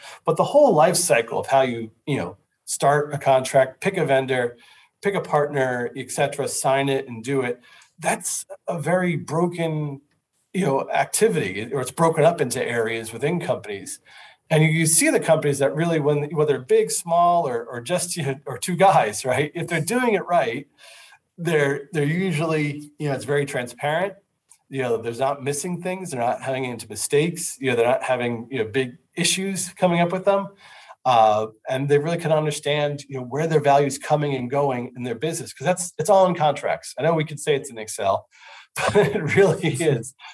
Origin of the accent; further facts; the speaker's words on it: New Jersey, United States; I'm from New Jersey. Feel free to hold that against me.